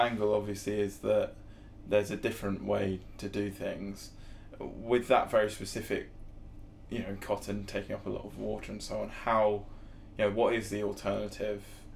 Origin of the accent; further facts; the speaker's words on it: Winchester, South East England, United Kingdom; I'm just interested because you said you were based in Southampton. I come from Winchester.